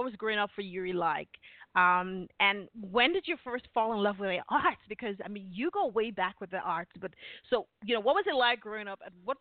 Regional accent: Nigeria; I grew up in Nigeria.

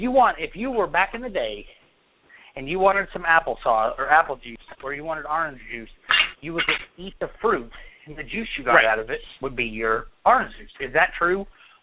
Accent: New York, United States; I'm from New York, so I like the thin crust better anyway.

